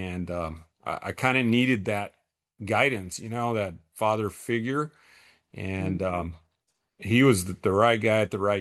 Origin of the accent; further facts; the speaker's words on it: New Mexico, United States; And we played little league baseball in this tiny little town where I grew up in New Mexico, less than 800 people.